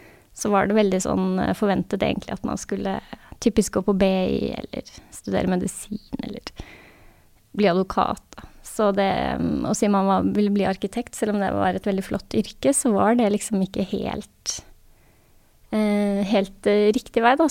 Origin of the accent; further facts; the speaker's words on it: Asker, Akershus, Norway; also born or lived in Oslo / Sandvika; Jeg kommer fra, om man vil si et storoslobarn. Jeg født I Oslo og vokst opp delvis I Sandvika og delvis I Asker.